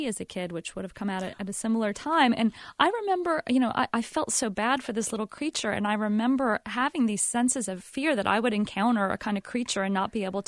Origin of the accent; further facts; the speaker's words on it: California, United States; I'm 9 years old. I'm growing up in Southern California. My grandmother's visiting from Ohio.